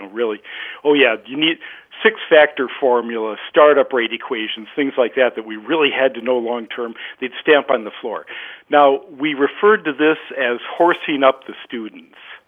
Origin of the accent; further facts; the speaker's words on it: Rockford, Illinois, United States; I'm from Rockford, Illinois.